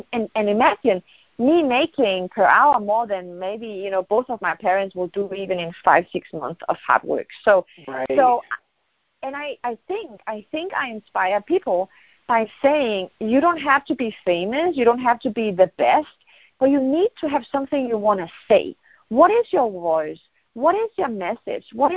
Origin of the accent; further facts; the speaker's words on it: Denmark; also born or lived in Morocco; I'm not born in Denmark. I was born in Morocco, but I grew up in Denmark.